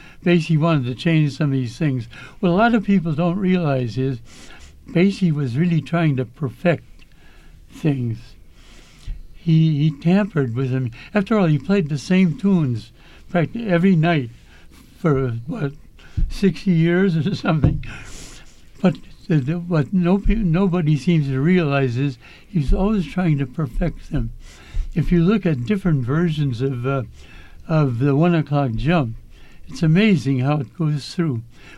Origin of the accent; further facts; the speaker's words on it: Illinois, United States; I'm very grateful to having grown up in a small town in the Midwest. And I was born in Chicago, but I grew up in a lily-white town about 15 miles from the Loop in Chicago.